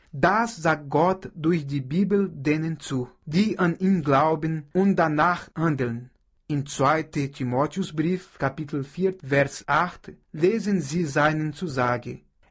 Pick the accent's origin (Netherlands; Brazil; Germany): Brazil; first language Portuguese; German is a second language; ich komme aus Brasilien